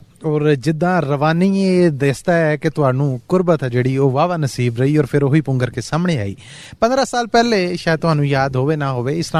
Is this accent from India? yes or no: no; Punjab, Pakistan; ਲਹਿੰਦੇ ਪੰਜਾਬ ਤੋਂ … ਬੜਾ ਅਦਬ ਭਰਿਆ ਤੇ ਨਿੱਘਾ ਜਿਹਾ ਸਲਾਮ ਪੇਸ਼ ਕਰਦਾ ਹੈ